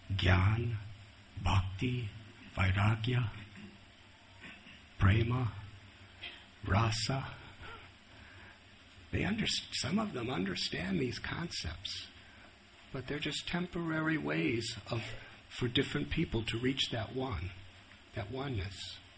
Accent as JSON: {"language": "English", "region": "Illinois", "country": "United States", "tie": "born or raised there", "also_born_or_lived": "Pennsylvania", "said": "I was born and raised in Illinois."}